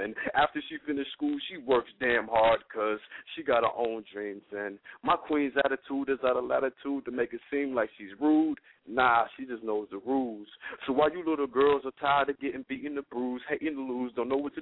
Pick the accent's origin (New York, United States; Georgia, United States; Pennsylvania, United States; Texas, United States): Georgia, United States; now in St. Louis, United States; I'm out of St. Louis right now, but I'm from Georgia.